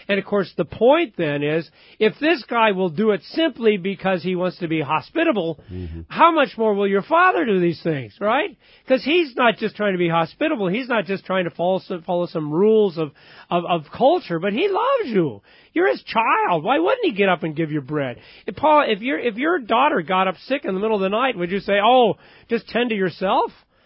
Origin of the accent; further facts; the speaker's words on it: Independence, Missouri, United States; I can remember growing up in Independence, Missouri